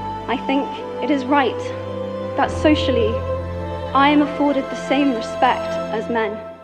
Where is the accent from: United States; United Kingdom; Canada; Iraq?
United Kingdom; I am from Britain